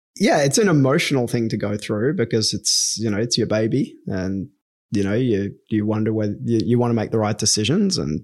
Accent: Perth, Western Australia, Australia; Yeah, I love growing up in Perth.

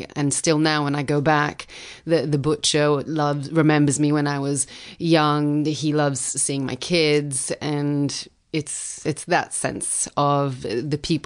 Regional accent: Italy; now in United Kingdom; I've always been a bit of a foreigner wherever I was, because even though I grew up in Italy, I went to, an international school, and my parents weren't 100% classic Italian, I was considered a bit of a foreigner. I moved to England. I didn't grow up in England

